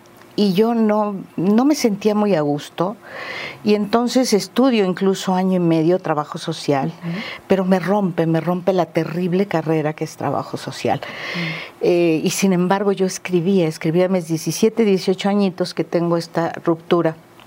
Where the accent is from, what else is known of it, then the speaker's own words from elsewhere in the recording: Mexico City, Mexico; now in Morelos, Mexico; Soy de la Ciudad de México, pero llegué aquí.